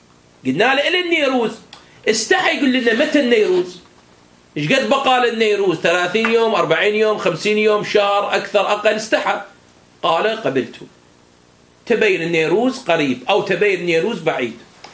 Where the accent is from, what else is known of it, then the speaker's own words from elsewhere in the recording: Iraq; بس ما أعرفه بالنسبة إلى الكيلو المتداول عندنا في العراق